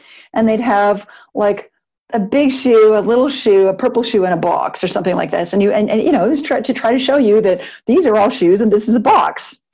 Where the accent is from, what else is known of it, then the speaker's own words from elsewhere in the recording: Alberta, Canada; and I'm from Alberta